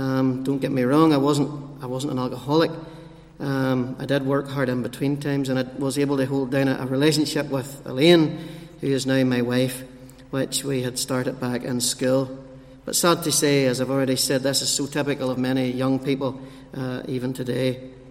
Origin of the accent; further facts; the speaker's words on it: Ballymena, Northern Ireland, United Kingdom; born there; I was born in the Waveney Hospital, Ballymena, County Antrim, on the 8th of July, 1981. I'm the second eldest of four boys.